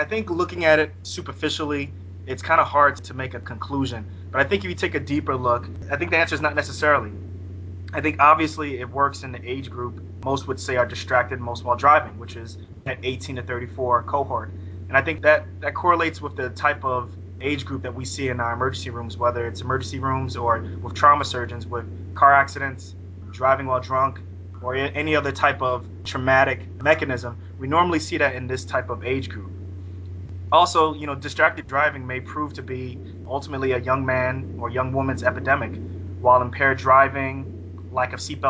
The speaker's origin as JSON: {"language": "English", "region": "New York", "country": "United States", "said": "So back in my home state, in New York State in 2001"}